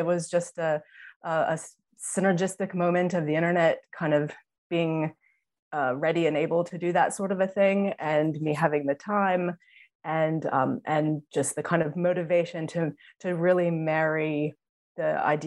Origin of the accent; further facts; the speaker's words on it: the South, United States; also born or lived in New York City; I am originally from the South of the United States. I grew up mostly moving around